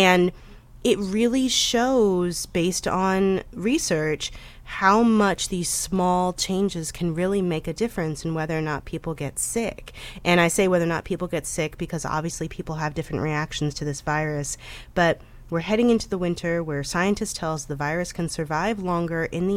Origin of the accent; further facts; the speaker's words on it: St. Louis, Missouri, United States; It's about my hometown, story out of the St. Louis Post-Dispatch